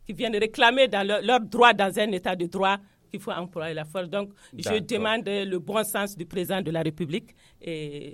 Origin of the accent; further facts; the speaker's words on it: Mali; que nous aussi, on n'est pas venus cohabiter au Mali, que nous sommes des Maliens.